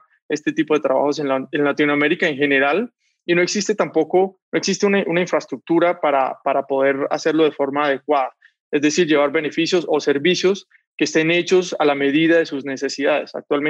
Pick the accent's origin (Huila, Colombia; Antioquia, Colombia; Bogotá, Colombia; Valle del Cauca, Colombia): Valle del Cauca, Colombia; Cali; Soy de Cali, en Colombia.